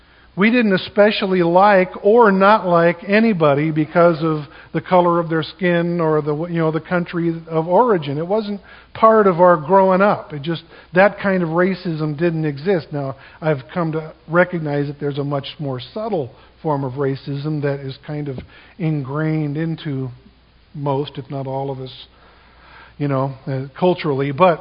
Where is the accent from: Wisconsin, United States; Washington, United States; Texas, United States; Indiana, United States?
Washington, United States; Vancouver; I grew up here, you know, in the Northwest, and where we grew up in Vancouver, it was 99% honkies like me, and just a bunch of, you know, whiteys, and there was a couple of black guys in our school, and maybe a couple of Asian people